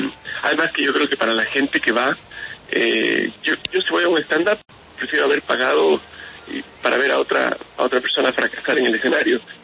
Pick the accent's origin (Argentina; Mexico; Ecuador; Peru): Ecuador; moved away as an adult; mi madre es ecuatoriana, yo nací en Ecuador y viví 25 años de mi vida en Ecuador. Soy muy, muy ecuatoriano y muy, muy chileno.